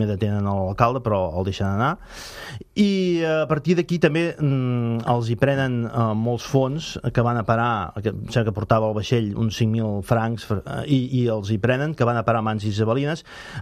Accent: Font-rubí, Catalonia, Spain; jo que sóc de Font-rubí no coneixia aquesta fama

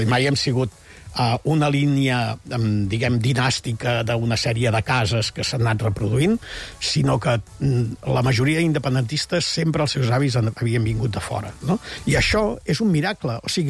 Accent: Catalonia, Spain; ens ve un temps de passar vergonya com a catalans

